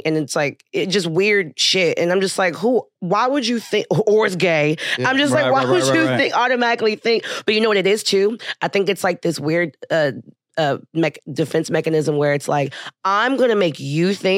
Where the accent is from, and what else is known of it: Houston, Texas, United States; now in New Jersey, United States